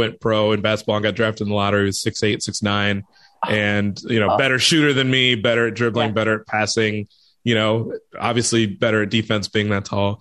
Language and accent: English; Chicago, Illinois, United States; So I'm from Chicago, which for a lot of people that becomes one of the first questions or things they ask me about